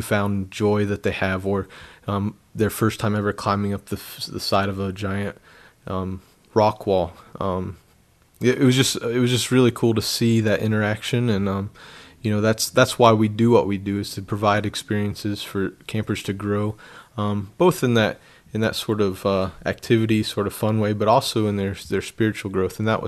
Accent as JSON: {"language": "English", "region": "Indiana", "country": "United States", "also_born_or_lived": "Alabama", "moved": "yes", "lives_now": "Iowa, United States", "said": "Yeah, I'm originally from Indiana and grabbed a passion for camping at a young age."}